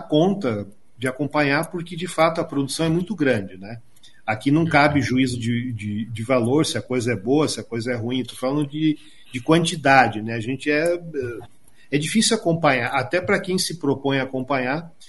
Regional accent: Curitiba, Paraná, Brazil; Eu nasci aqui, vivi muito tempo aqui, voltei para cá, estou aqui agora, então eu sou curitibano, tenho muito, minha família é curitibana, muitos amigos de Curitiba.

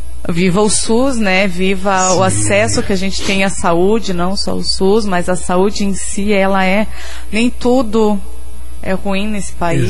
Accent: Francisco Beltrão, Paraná, Brazil; eu sou de Francisco Beltrão, também não é tão pequeno nem nada.

